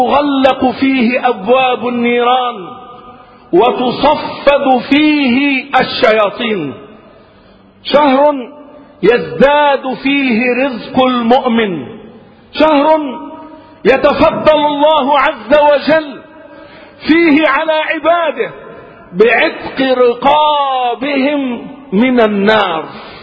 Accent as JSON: {"language": "Arabic", "country": "Egypt", "said": "وعن بلدنا مصر خاصة"}